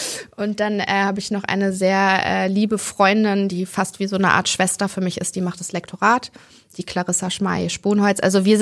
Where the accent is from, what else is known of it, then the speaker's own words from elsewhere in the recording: Hamburg, Germany; also born or lived in Sylt; ich bin auf Sylt geboren, habe aber mit meiner Mami immer in Hamburg gelebt.